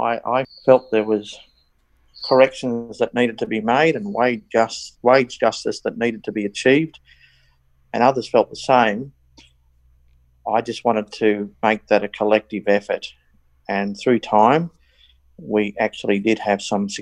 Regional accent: Currie, New South Wales, Australia; No, I'm from New South Wales. I came from the Hunter Valley, the coal fields there at Currie, where I was born in 1963. My brother and I, I'm a twin brother, were the first children to, as totally blind children, to attend mainstream schools in Newcastle.

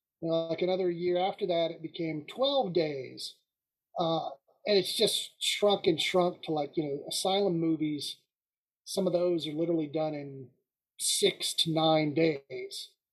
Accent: Ohio, United States; moved away as an adult; now in Los Angeles, United States; When I moved to Los Angeles, you know, I came from Ohio originally.

